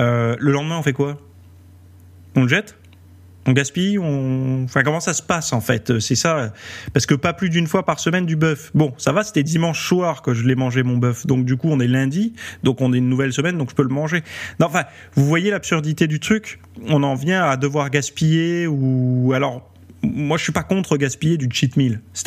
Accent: Centre-Val de Loire, France; born there; quand je suis né en Sologne, aussi en Sologne, il y avait du sanglier

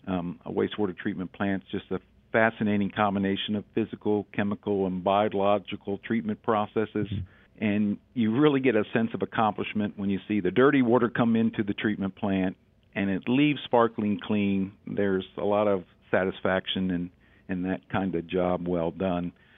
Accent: Maryland, United States; So I grew up in Howard County, Maryland, in between Baltimore and Washington. Grew up working on my grandfather's farm.

